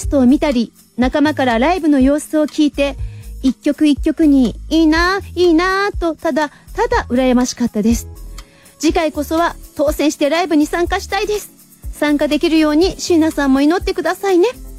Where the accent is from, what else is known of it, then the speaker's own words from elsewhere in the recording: Hiroshima, Japan; 我が広島県人の誇りです。